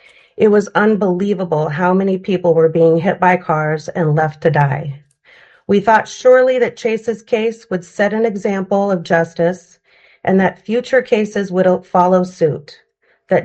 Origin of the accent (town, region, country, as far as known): Alaska, United States